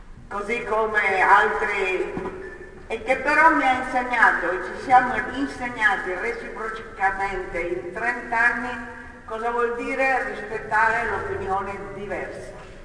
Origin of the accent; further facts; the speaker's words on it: Bra, Piedmont, Italy; born there; Sono nata nel 48 a Bra, provincia di Cuneo.